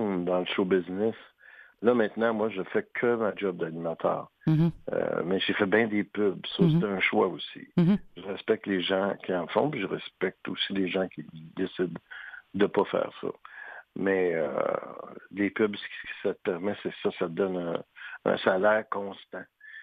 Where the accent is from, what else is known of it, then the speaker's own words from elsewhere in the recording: Montreal, Quebec, Canada; moi, je viens de Rosemont